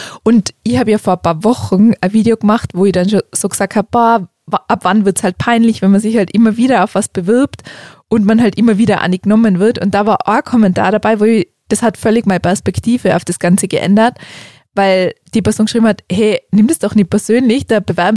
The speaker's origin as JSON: {"language": "German", "region": "Tyrol", "country": "Austria", "said": "Naja, sagen wir ja, wir sind Tiroler."}